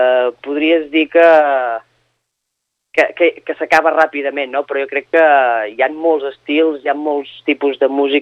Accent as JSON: {"language": "Catalan", "region": "Catalonia", "country": "Spain", "said": "Jo, perquè soc d'Osona, i sé que aquí hi ha molt caliu, hi ha molta vidilla musical"}